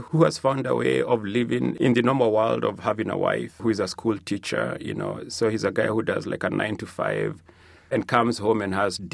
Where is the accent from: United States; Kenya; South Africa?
Kenya; first language Kikuyu; English is a second language; for people like me who can speak Kikuyu and can write in Kikuyu, which Kikuyu is my language, is my first language.